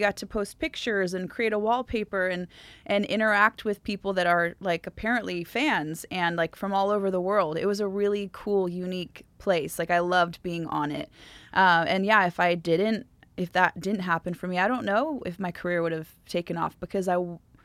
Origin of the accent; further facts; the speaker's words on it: California, United States; I was from Southern California, I didn't really wear makeup